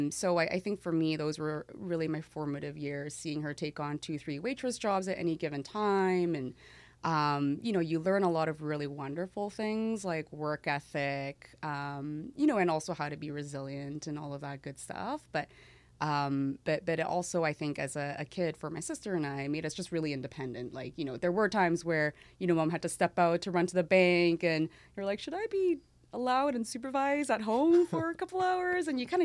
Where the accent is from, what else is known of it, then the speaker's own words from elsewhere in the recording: Vancouver, British Columbia, Canada; now in Toronto, Canada; Everything you hear about Vancouver and rain is true. I do love it. Yeah. Like, I live in Toronto now